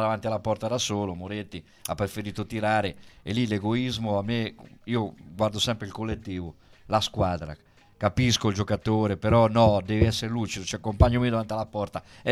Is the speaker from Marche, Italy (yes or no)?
yes; Ancona, Marche, Italy; sono d'Ancona